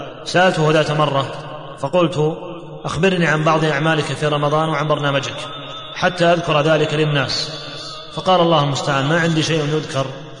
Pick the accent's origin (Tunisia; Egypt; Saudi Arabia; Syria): Saudi Arabia; Mecca, Makkah Province; فلما تعرفنا على بعض وذكرت لهم اسمي وأني من مكة